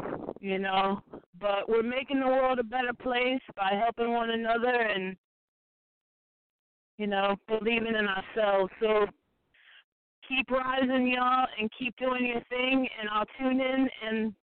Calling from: Massachusetts, United States; Hey family … I'm calling from Massachusetts.

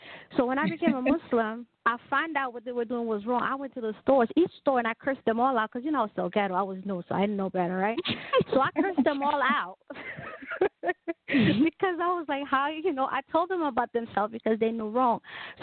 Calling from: Pennsylvania, United States; I'm calling from Pennsylvania.

